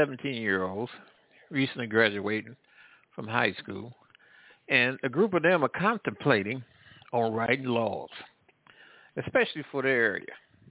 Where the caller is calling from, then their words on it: Midwest, United States; I'm calling from the Midwest.